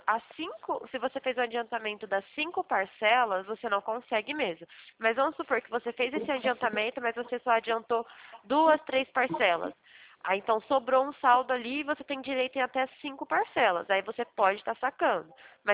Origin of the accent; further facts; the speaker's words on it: Presidente Prudente, São Paulo, Brazil; also born or lived in Santa Catarina; o meu DDD ele é 48 porque eu estava morando em Santa Catarina. Eu sou de Prudente, mas eu voltei faz 5 meses.